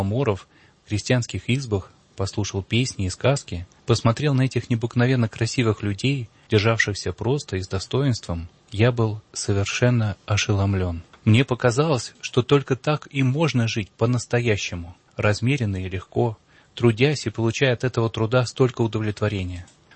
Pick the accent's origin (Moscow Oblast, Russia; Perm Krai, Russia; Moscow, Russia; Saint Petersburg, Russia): Saint Petersburg, Russia; born there; Но я родился в Петербурге, Петрограде, Ленинграде, может быть, еще в Питере.